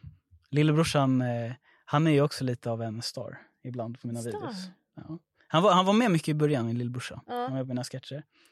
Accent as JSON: {"language": "Swedish", "country": "Ecuador", "lives_now": "Sweden", "said": "Jag var i Ecuador, mitt hemland."}